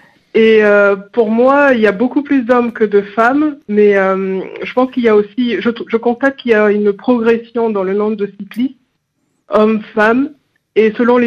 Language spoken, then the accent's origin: French; Guinea; ça partait d'un été à Farana, en Guinée, parce que je suis guinéenne.